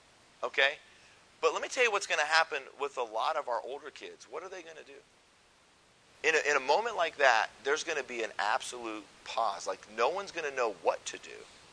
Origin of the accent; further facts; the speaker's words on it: Colorado, United States; I grew up in Colorado, but then I pastored for 15 years in the South.